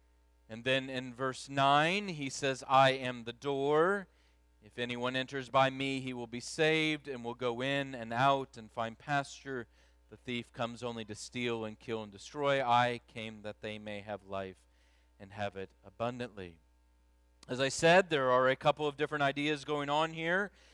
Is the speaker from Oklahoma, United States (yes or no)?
no; Illinois, United States; You see a lot of cows in the Midwest. I grew up in Illinois. It's corn and cows and corn.